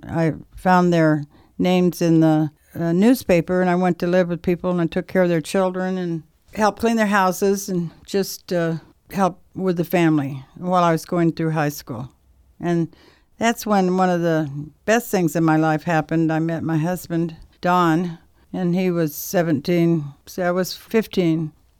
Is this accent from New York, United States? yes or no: no; Des Moines, Iowa, United States; born there; I was born in Iowa in the United States of America, in the state of Iowa in the city of Des Moines.